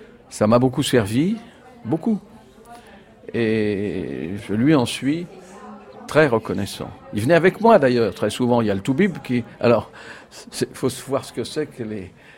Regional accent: Montreuil-sous-Bois, Île-de-France, France; moi, j'ai été élevé à Montreuil-sous-Bois. C'est une banlieue, comme on dit, ouvrière, vivante. À l'époque, c'était pas très facile d'être le fils du toubib. Mon père était médecin à Montreuil-sous-Bois.

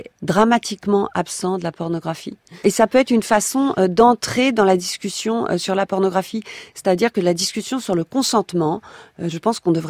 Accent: France; Chez nous, en France

